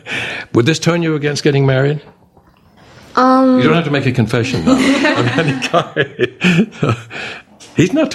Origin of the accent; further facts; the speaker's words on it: England, United Kingdom; moved away; No, I grew up in England